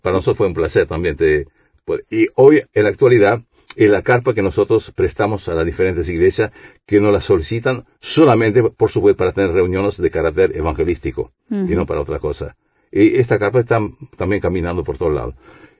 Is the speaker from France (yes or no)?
yes; France; now in Uruguay; Aunque yo soy francés, digo en nuestro país, porque soy más uruguayo que francés.